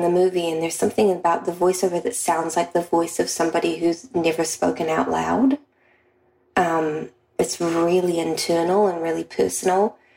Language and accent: English; New Zealand; I'm from New Zealand